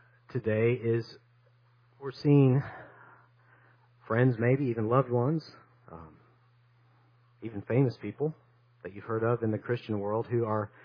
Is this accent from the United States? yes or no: yes; Tennessee, United States; My family, we grew up in East Tennessee, going to the lake a lot of times on weekends, and we had a houseboat.